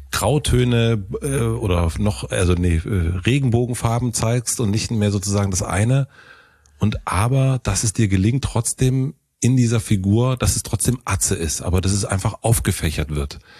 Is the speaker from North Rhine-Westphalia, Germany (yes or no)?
no; Berlin, Germany; wie bei uns in Berlin halt